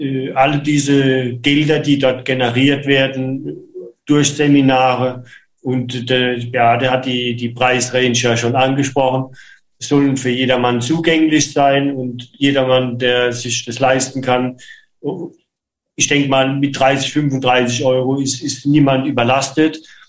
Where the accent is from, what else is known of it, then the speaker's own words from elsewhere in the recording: Germany; moved away as an adult; now in Spain; Weil wie gesagt, wir sind Deutsche.